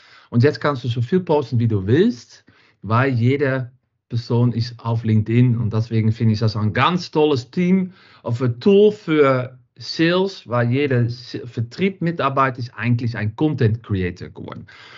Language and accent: German; Netherlands; German is a second language; now in Düsseldorf, Germany; ich komme aus Holland, wohne seit 7 Jahren in Düsseldorf. Bin ja auch sehr glücklich hier und bin mit einem Deutschen verheiratet